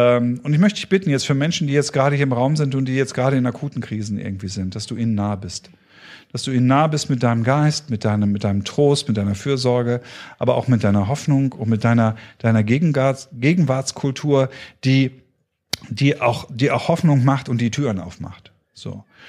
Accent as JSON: {"language": "German", "region": "Northern Germany", "country": "Germany", "tie": "born there", "said": "aber als geborener Norddeutscher morgens noch nicht so redebereit"}